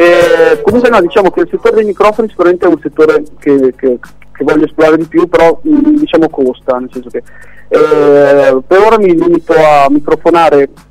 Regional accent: Lombardy, Italy; now in Milan, Italy; Io vengo dalla Valtellina e adesso però da un paio d'anni vivo stabilmente a Milano

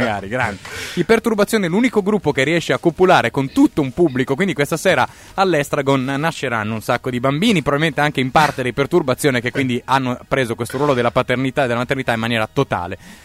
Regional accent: Gorizia, Friuli-Venezia Giulia, Italy; born there; now in Bologna, Italy; Che è strano per uno che è nato a Gorizia e vive a Bologna

